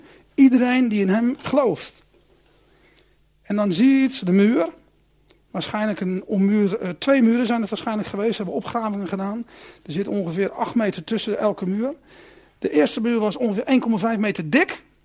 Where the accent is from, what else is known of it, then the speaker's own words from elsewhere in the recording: South Holland, Netherlands; Ja, ik kom uit het Westland vandaan.